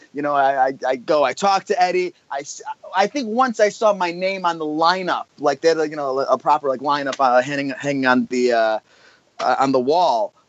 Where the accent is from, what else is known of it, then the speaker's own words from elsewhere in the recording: Michigan, United States; So Alex Shelley and I, we paired up. We're both from Michigan, and we paired up and we started traveling together